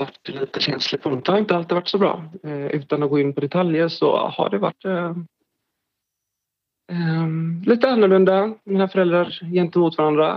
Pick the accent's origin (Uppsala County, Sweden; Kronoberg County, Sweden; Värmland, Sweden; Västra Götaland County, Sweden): Västra Götaland County, Sweden; Mölndal; Jag är nu i sittande stund 32 år och jag är född och uppvuxen i Mundal som ligger, ja, det delar liksom gräns med Göteborg, söder om Göteborg.